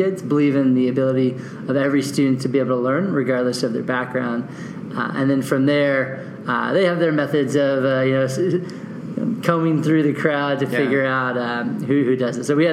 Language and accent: English; Arizona, United States; So I grew up in Arizona, one of the few natives here in this state.